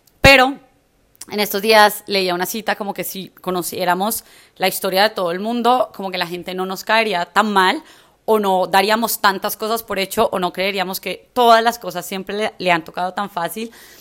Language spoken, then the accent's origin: Spanish; Manizales, Caldas, Colombia; also born or lived in Pensilvania; Nosotros no somos de la capital. A mí me criaron en Manizales. Yo nací en Pensilvania Caldas. Y mis papás nacieron en Samaria Caldas, que es un lugar muy alejado